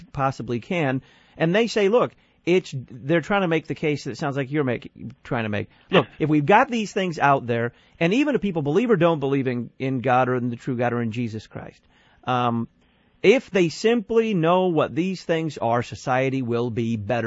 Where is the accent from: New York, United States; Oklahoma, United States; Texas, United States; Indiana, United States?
Texas, United States; Dallas; We'll start reviewing a sermon from First Baptist Church in Dallas, Texas, my hometown.